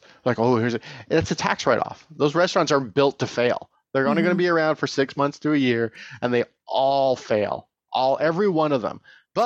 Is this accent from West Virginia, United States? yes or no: no; Tehachapi, California, United States; I grew up in Tatchby, by the way.